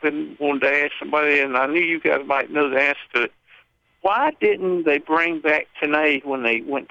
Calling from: Virginia, United States; from Virginia.

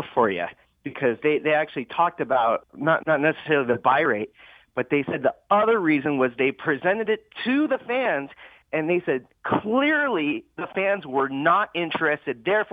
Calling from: Las Vegas, Nevada, United States; Hey, Brian … that was hilarious.

